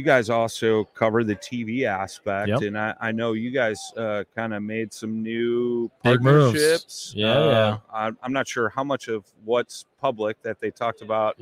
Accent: Chicago, Illinois, United States; I'm a blues man. I'm from Chicago.

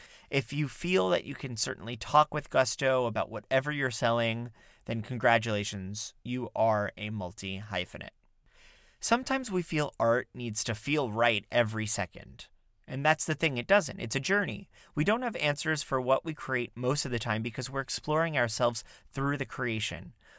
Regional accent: Florida, United States; I grew up in South Florida, and I went to a performing arts program called Next Stop Broadway.

